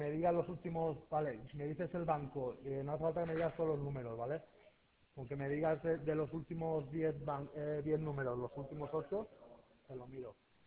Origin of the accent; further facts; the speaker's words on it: Valencian Community, Spain; Soy valenciano